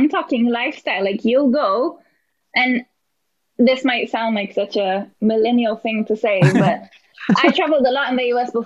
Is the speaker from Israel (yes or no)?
yes; Tel Aviv, Tel Aviv District, Israel; English is a second language; now in London, United Kingdom; I grew up in Tel Aviv. So tiny city, tiny country, like so small. So for me, like when I moved to London